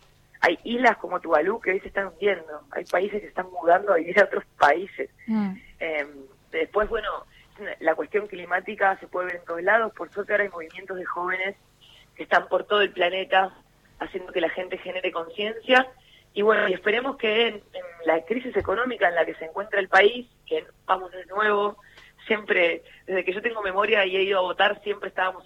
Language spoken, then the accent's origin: Spanish; Buenos Aires, Argentina; born there; now in Tierra del Fuego, Argentina; Yo nací aquí en Buenos Aires y actualmente vivo entre Tierra del Fuego y Chubut.